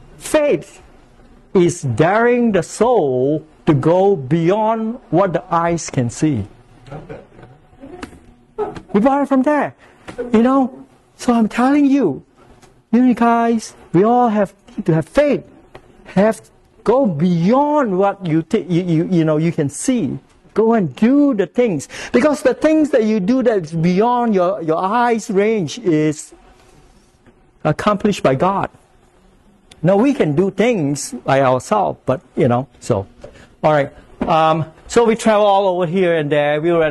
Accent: Connecticut, United States; And they asked me where we're from. I said, we're from Connecticut.

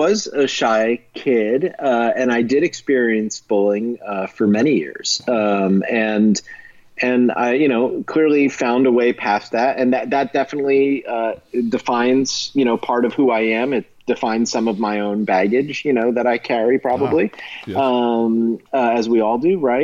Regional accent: New Jersey, United States; I am from New Jersey, and if you want, you know, I can talk like that too.

